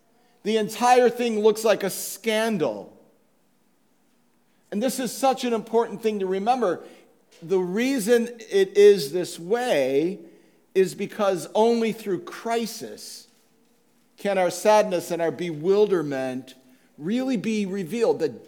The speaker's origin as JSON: {"language": "English", "region": "Midwest", "country": "United States", "tie": "born or raised there", "said": "This is a very Midwestern thing. I grew up in the Midwest. This is a very Midwestern thing."}